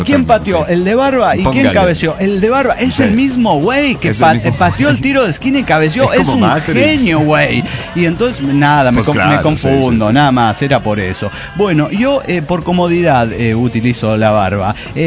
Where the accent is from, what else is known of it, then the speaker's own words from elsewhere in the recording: Córdoba, Argentina; de Córdoba, Argentina.